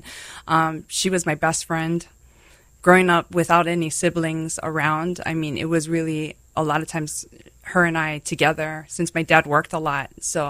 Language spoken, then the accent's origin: English; Hawaii, United States; I grew up on the east side of Oahu in the Wailea-Kahala area.